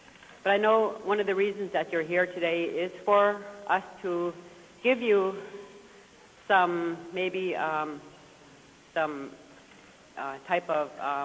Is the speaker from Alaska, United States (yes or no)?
yes; Tanana, Alaska, United States; And I'm very proud to say that I'm from Tanana